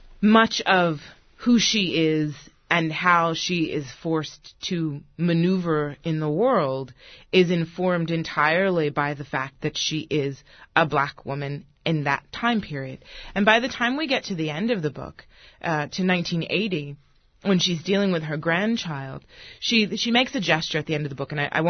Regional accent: United States; And finally, it was like, I'm American.

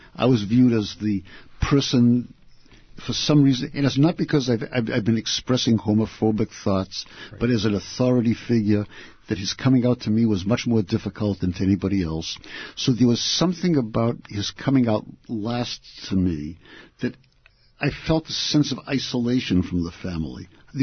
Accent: Boston, Massachusetts, United States; They were there from my earliest memories of growing up in Boston, of the mockery that gay people were subjected to when I was in high school. I went to an all-boys school. I went to Boston Latin School.

